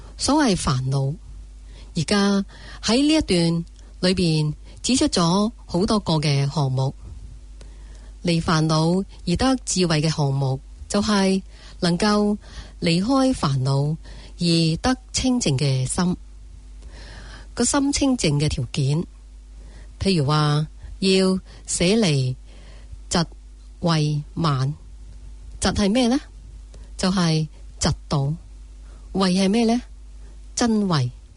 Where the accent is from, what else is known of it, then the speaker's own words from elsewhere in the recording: China; 我说我们中国人就有嫉妒心，